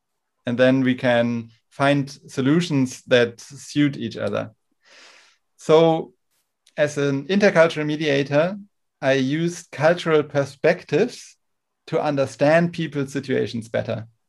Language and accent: English; Germany; Growing up in Germany, I went to a German school, so this influenced me in a specific way.